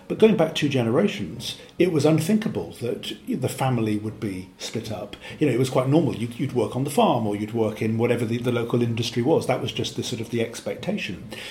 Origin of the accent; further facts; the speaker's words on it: Wales, United Kingdom; I'm from Wales, and I suppose there's an analogy of sorts there about being a Welsh person but within the United Kingdom